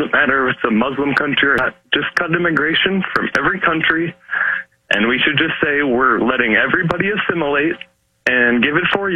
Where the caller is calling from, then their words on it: Minnesota, United States; Hey, I was calling from Little Mogadishu, talking about the last couple Minnesotans that called.